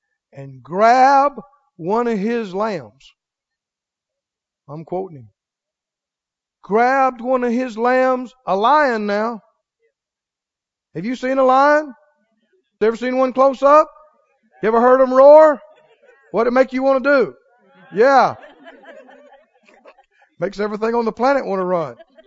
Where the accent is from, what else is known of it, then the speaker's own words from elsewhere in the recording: Mississippi, United States; And I'm from Mississippi, and I'm used to seeing, you know, varmints and critters around.